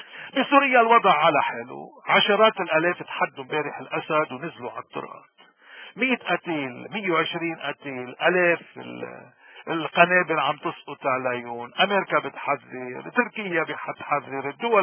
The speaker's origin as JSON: {"language": "Arabic", "country": "Lebanon", "said": "هالانسان الجريء الوطني اللي بيشبهنا ومنشبهه كلبنانيين احرار"}